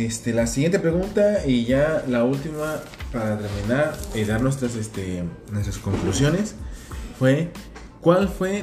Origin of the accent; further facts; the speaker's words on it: Mexico; ese es uno de los primeros trabajos que uno como mexicano empieza a trabajar aquí